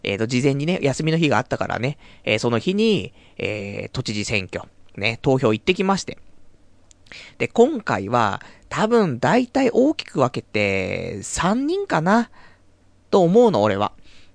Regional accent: Saitama, Japan; born there; now in Tokyo, Japan; ちゃんと俺もね、都民ですから、ね、まあ、埼玉生まれ、ね、生まれは埼玉、ね、だけども、ね、もう血はもう東京ですからね。

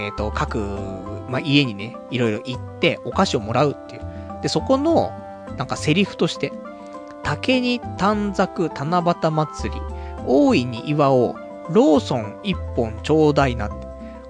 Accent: Saitama, Japan; まあ俺は埼玉出身だから埼玉事情しかわかんないけど

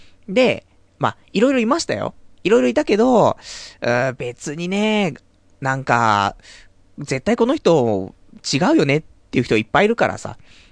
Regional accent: Saitama, Japan; born there; now in Tokyo, Japan; ちゃんと俺もね、都民ですから、ね、まあ、埼玉生まれ、ね、生まれは埼玉、ね、だけども、ね、もう血はもう東京ですからね。

